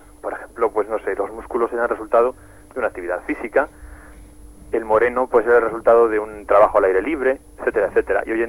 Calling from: Madrid, Community of Madrid, Spain; de Madrid.

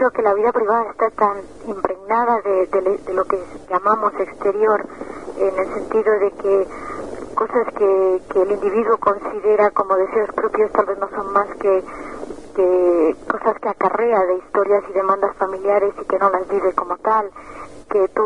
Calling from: Madrid, Community of Madrid, Spain; de Madrid.

